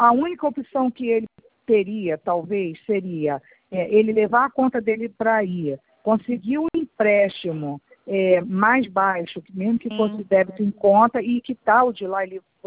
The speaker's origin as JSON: {"language": "Portuguese", "town": "Niterói", "region": "Rio de Janeiro", "country": "Brazil", "said": "De Niterói, eu sou de Niterói mesmo."}